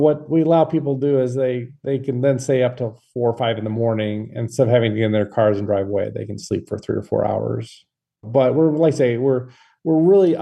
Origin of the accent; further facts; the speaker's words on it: Midwest, United States; accent: Midwest; There's my Midwest accent coming through.